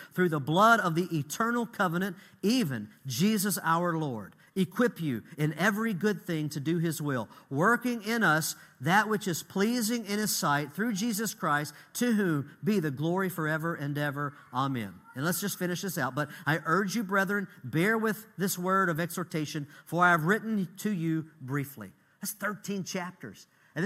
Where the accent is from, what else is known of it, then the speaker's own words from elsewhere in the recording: Texas, United States; I'm Texan